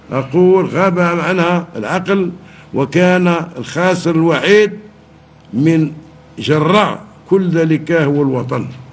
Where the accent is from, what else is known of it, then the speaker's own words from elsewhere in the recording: Algeria; وعلينا كجزائريين أن نأخذ العبرة من ما سبق من تجارب